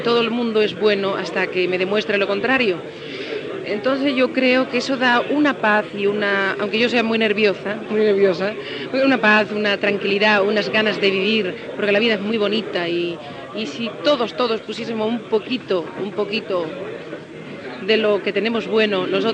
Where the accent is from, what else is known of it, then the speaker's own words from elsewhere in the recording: Seville, Andalusia, Spain; Mira, yo soy sevillana, bueno, soy española, ¿no? Por supuesto, soy sevillana.